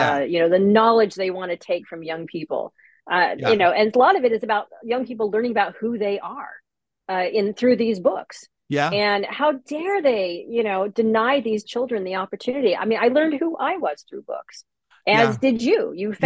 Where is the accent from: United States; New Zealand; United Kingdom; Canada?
United States; Camarillo, California; I grew up in Camarillo, which is, for anybody who's not in California, it's sort of midway between Ventura and Los Angeles.